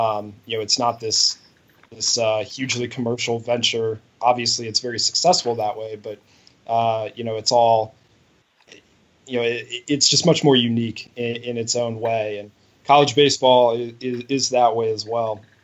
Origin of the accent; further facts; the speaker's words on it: Cleveland, Ohio, United States; You know, when you grow up in Cleveland, it's not like growing up in Houston where there is all that great college baseball.